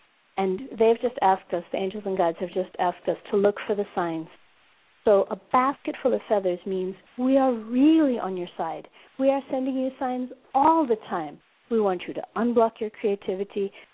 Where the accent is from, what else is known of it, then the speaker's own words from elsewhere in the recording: Minneapolis, Minnesota, United States; now in Johannesburg, South Africa; That would be 8:20 in Minneapolis, St. Paul, my hometown, and it's 4:20 in Johannesburg, South Africa. That's where we're broadcasting from.